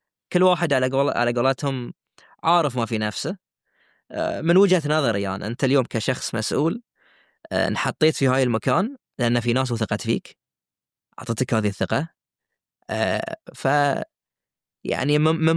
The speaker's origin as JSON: {"language": "Arabic", "country": "Bahrain", "said": "أحد أهم المشاريع الكروية اللي عندنا في البحرين"}